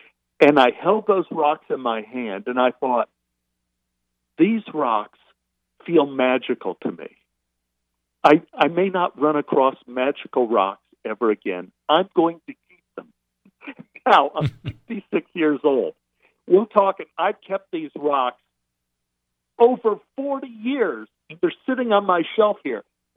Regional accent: Dallas, Texas, United States; I grew up in Oak Cliff, you know, Dallas, Texas, and I'm Jewish. We had three Jewish families in Oak Cliff.

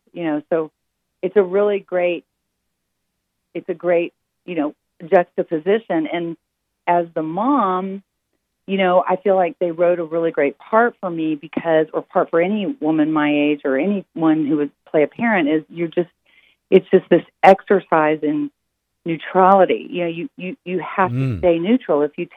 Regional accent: Dallas, Texas, United States; We're both from Dallas, and we had a lot of really funny stories for each other

